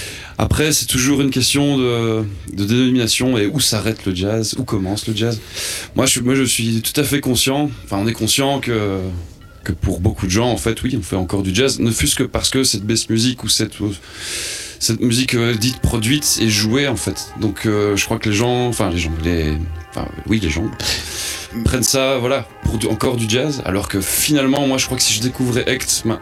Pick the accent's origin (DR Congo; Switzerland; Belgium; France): Belgium; Mons, Wallonia; Région de Mons, exactement.